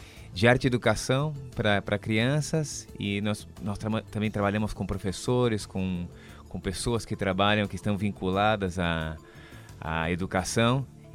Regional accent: São Paulo, Brazil; now in Argentina; Sou brasileiro de São Paulo.

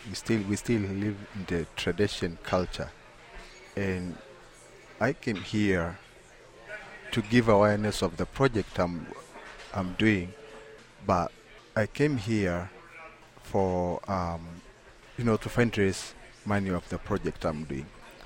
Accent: Kenya; I come from Kenya. … I live west of Kenya. I live a place called Loita Plain

